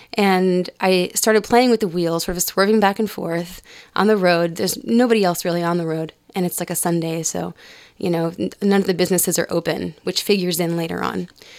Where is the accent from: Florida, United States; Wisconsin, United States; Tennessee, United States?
Florida, United States; Tampa Bay; I'm from Tampa Bay. So.